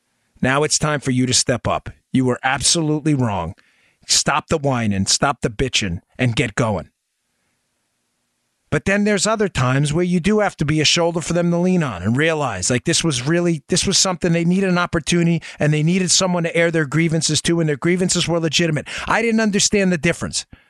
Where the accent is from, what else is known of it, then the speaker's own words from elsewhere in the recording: New York, United States; I grew up in New York on, I mean, don't be dramatic, but the streets weren't exactly the coziest.